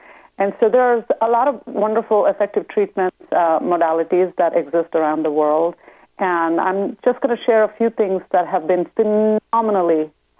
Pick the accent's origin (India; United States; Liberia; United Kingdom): India; Certainly, growing up in India, I was born in 62